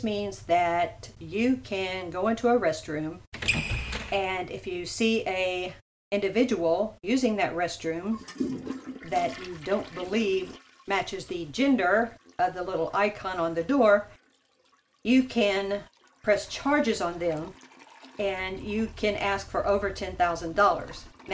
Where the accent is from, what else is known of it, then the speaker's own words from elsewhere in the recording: Texas, United States; Maggie currently lives in my home state of Texas